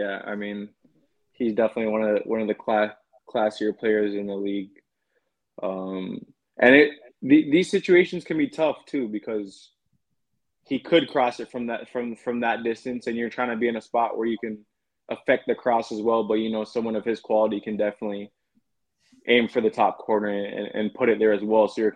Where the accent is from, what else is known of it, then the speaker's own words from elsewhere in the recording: Canada; But I think for me growing up in Canada, I didn't necessarily always know that I was going to go to college.